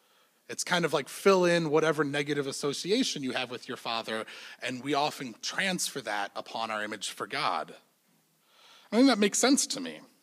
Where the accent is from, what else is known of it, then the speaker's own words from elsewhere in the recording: Evanston, Illinois, United States; Growing up in Evanston, not so far away, my father